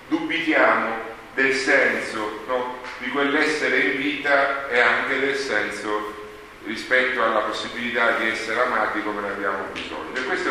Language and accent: Italian; Ragusa, Sicily, Italy; Io vengo da Ragusa